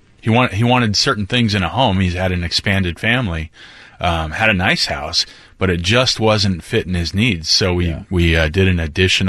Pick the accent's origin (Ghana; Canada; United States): United States; Roy; where I grew up in Roy